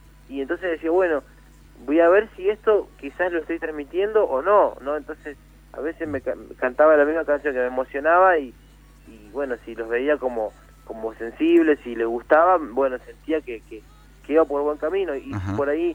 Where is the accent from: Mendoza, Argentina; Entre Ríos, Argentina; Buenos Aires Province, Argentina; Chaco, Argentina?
Buenos Aires Province, Argentina; Florencio Varela; born there; soy hincha de Defensa y Justicia, que es el equipo del barrio donde yo nací, de Florencio Varela, de Buenos Aires.